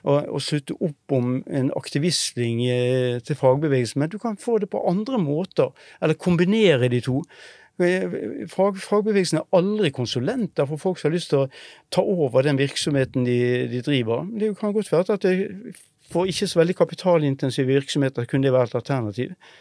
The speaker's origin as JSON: {"language": "Norwegian", "town": "Bergen", "region": "Vestland", "country": "Norway", "said": "Jeg er fra Bergen, så jeg kan snakke lenge."}